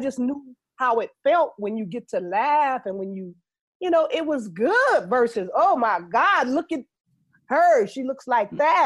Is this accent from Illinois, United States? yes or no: yes; Chicago, Illinois, United States; You have to understand, I come from Chicago, the West Side, Lawndale neighborhood.